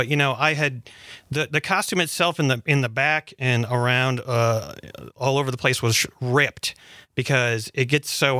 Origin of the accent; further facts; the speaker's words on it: Menomonie, Wisconsin, United States; I grew up in Menominee, Wisconsin, and it was, you know, there wasn't a lot to do when I was a teenager